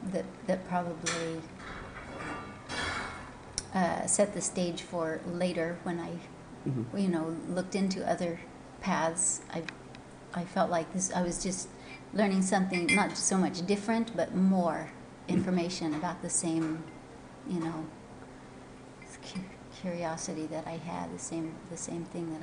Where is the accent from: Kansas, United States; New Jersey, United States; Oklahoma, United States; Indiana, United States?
Kansas, United States; From southeast Kansas. Grew up in a little town, and my dad was the local doctor